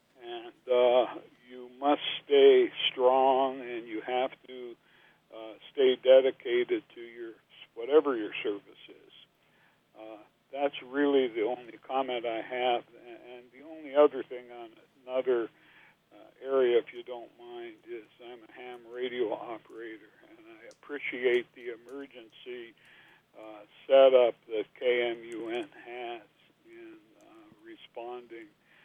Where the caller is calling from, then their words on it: Hammond, Oregon, United States; Good morning. … from Hammond.